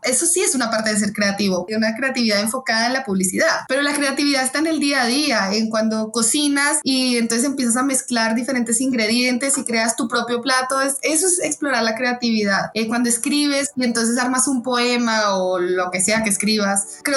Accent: Colombia; now in Mexico; yo soy colombiana, vivo en México, eso fue por cosas de la vida, salió la oportunidad de venirse a México y acá estoy.

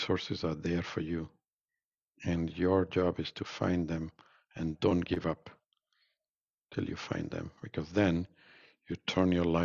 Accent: India; also born or lived in Tanzania; I grew up in India and in Africa, in Tanzania.

